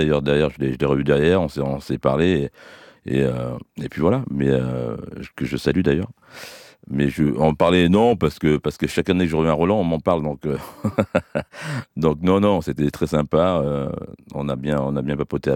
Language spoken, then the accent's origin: French; France; pour nous, en tant que Français, c'est un petit peu le temple du tennis